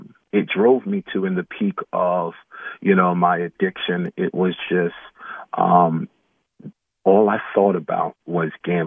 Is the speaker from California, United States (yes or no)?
no; New Jersey, United States; I grew up in Jersey, around Atlantic City area, but never really gambled.